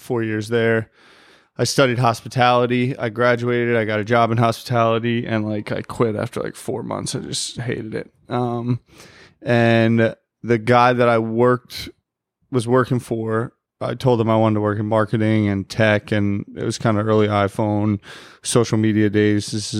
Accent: Montclair, New Jersey, United States; I grew up in Montclair, New Jersey.

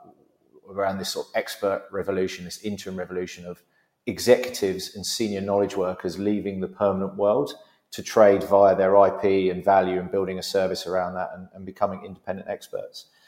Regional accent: London, United Kingdom; So, I grew up in quite a sort of colourful background in sort of East London, living with lots of different nationalities.

